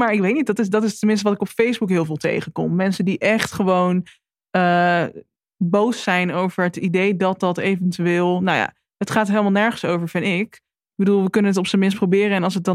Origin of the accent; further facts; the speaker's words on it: Netherlands; ik heb een kleurtje. Mijn moeder is Nederlands en mijn vader is Afrikaans. En ik ben in Nederland opgegroeid en hier heb ik altijd gewoond.